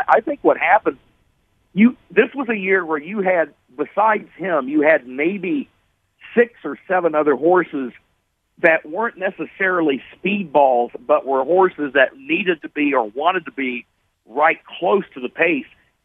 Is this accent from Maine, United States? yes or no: no; Illinois, United States; my hometown is in central Illinois. It's a town of 2,400 people. It's a rural agricultural community.